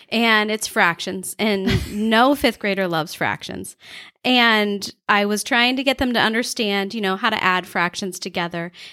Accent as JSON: {"language": "English", "town": "Alliance", "country": "United States", "tie": "born there", "also_born_or_lived": "Hawaii / Germany", "said": "Well, I was born in Alliance, but I lived 8 years in Hawaii. 8 years in Germany."}